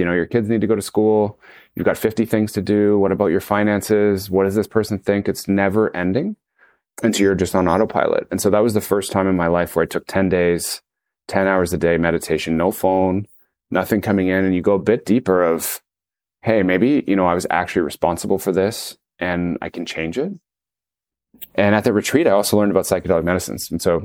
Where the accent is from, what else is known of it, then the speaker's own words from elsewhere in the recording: Toronto, Ontario, Canada; friends I grew up with in Toronto